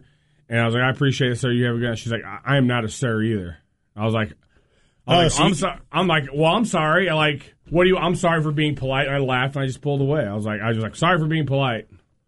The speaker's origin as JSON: {"language": "English", "region": "the South", "country": "United States", "tie": "born or raised there", "said": "So growing up in the South, you know, what do we say? Yes, ma'am, no, ma'am, yes, sir, no, sir, right?"}